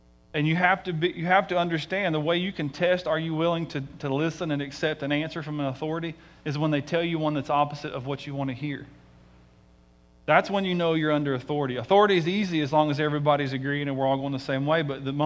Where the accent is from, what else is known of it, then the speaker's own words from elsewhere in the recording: Tennessee, United States; It was right near where I grew up in Tennessee.